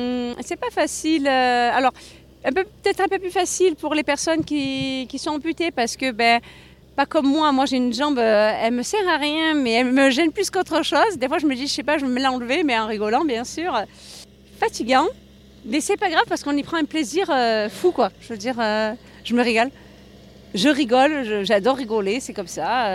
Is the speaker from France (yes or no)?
yes; Marseille, Provence-Alpes-Côte d'Azur, France; moi, je suis de Marseille.